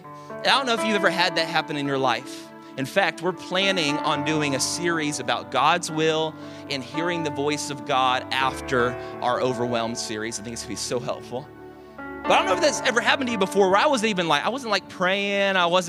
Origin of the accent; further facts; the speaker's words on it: Dallas, Texas, United States; I'm from Dallas, and the school was so massive